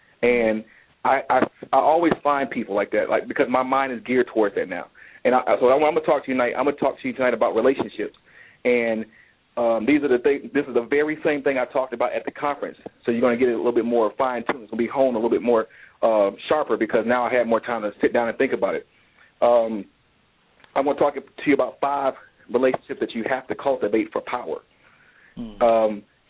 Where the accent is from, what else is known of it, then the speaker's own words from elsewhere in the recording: Detroit, Michigan, United States; I'm, as Billy said, I'm from Detroit, Michigan.